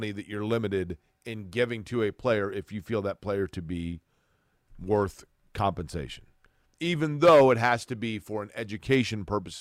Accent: Indianapolis, Indiana, United States; Take Butler University. I grew up in Indianapolis, okay?

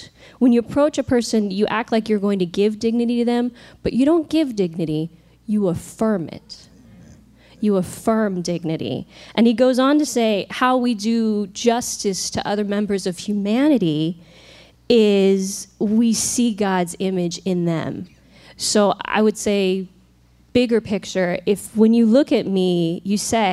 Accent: California, United States; both growing up in California, also the Salad Bowl, also very multicultural

